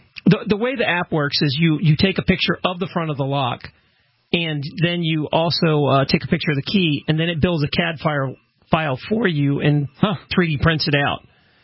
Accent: the South, United States; accent: southern; Sorry. That's my southern accent.

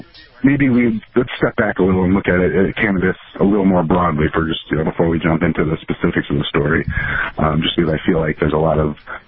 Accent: Chicago, Illinois, United States; I grew up in Chicago in a neighborhood called Lincoln Park that was fairly well-to-do, and I went to a private school that was very Jewish and very wealthy

